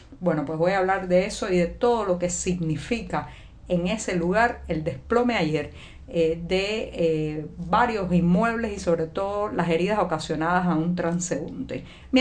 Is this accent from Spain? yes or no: no; Cuba; cubana, periodista, ciudadana.